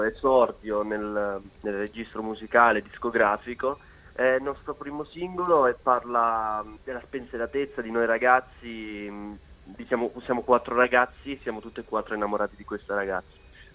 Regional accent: Mesagne, Apulia, Italy; viene da vicino al mio paese, Mesagne

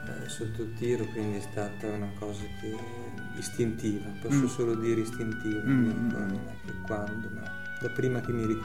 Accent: Bologna, Emilia-Romagna, Italy; sì. Sono nato a Bologna

